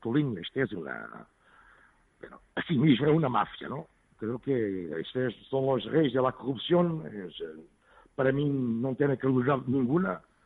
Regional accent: Portugal; Spanish is a second language; Mira, como portugués, voy a Madrid, tengo lugar en Madrid

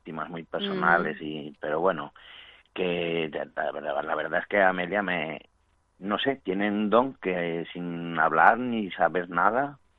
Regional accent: Alaejos, Castile and León, Spain; Ella sabe, si nos escucha, conocerá mi pueblo, que se llama Alaejos, muy cerca de Salamanca.

